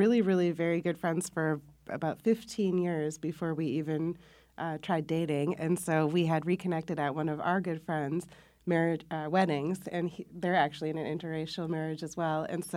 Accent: Minnesota, United States; now in Connecticut, United States; Well, I am from the Midwest, from Minnesota, and it's a great state. It's very progressive.

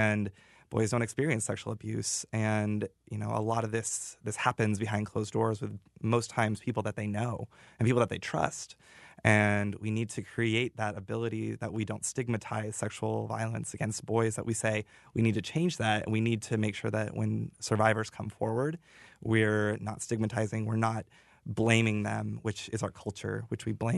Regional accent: Montana, United States; Yeah, so I mean, I grew up in Montana, so big cowboy culture there.

